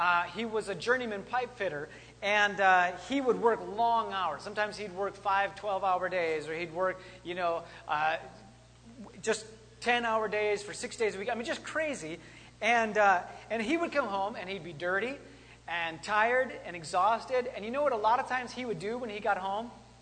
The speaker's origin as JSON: {"language": "English", "region": "Wisconsin", "country": "United States", "tie": "born or raised there", "said": "I grew up in Wisconsin, but I've lived everywhere else."}